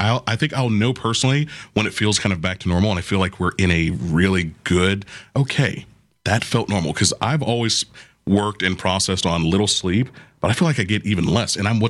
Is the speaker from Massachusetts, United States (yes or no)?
no; Florida, United States; born or raised there